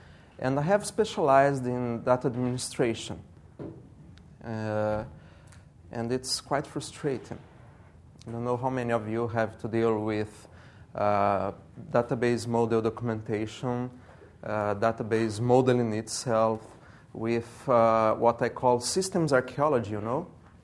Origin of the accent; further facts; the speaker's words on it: Brazil; English is a second language; I'm from Brazil.